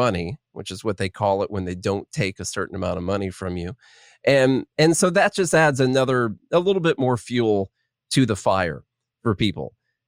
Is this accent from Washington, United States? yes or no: no; Illinois, United States; now in Nashville, United States; I'm from just probably 20 minutes away from the border on the south side. So I am from Illinois, but I did flee there and go to Nashville about 10 years ago.